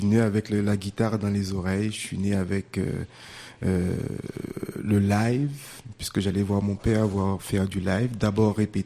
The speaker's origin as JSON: {"language": "French", "country": "Martinique", "said": "mais au départ, je viens de la Martinique et j'ai commencé à m'intéresser au reggae à l'âge de 12-13 ans."}